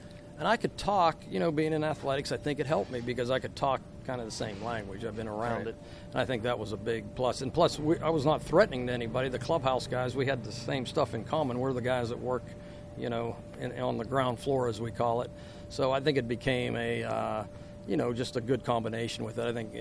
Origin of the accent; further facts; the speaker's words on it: Uniontown, Pennsylvania, United States; Well, I always say, thank God for Western Pennsylvania education. You know, we grew up, we're from Uniontown, and we had woodshop